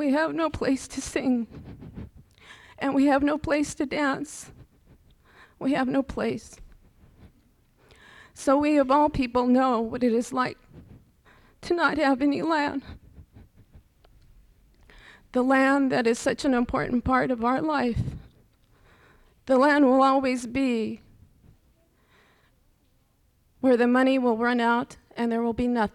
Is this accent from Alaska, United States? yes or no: yes; Ketchikan, Alaska, United States; I'm a Haida from Ketchikan, Alaska.